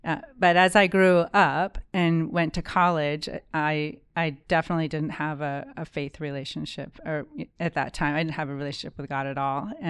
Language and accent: English; Maine, United States; So I grew up in Maine, as far north as you can go and not be in Canada.